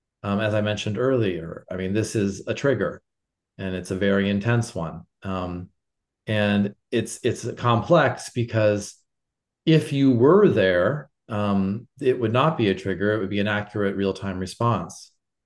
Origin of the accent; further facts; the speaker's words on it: Lebanon; moved away; growing up in Lebanon during the war. Growing up in Lebanon when there was the war happening. I've been out of the country for more than 10 years, but my family is still there.